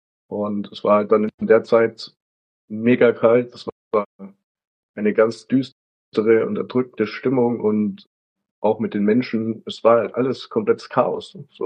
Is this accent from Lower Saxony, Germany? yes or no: no; Augsburg, Bavaria, Germany; Und ich bin halt dann damals in Zug eingestiegen von Augsburg, also meine Heimatstadt, nach Salzburg eben.